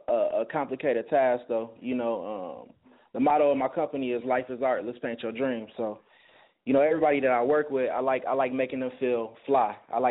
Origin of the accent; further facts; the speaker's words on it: Milwaukee, Wisconsin, United States; I'm from Milwaukee, Wisconsin, Middletown, what it do?